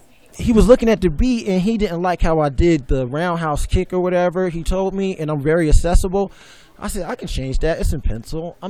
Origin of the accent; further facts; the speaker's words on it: New Jersey, United States; And I'm from Jersey, man.